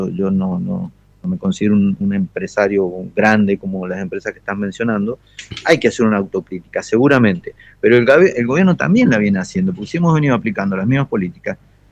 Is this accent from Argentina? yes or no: yes; Argentina; no nos podemos concebir como argentinos